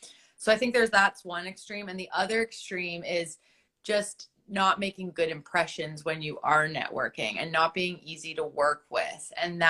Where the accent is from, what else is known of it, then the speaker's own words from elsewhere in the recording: Canada; the first season that we had here in Canada, because I'm Canadian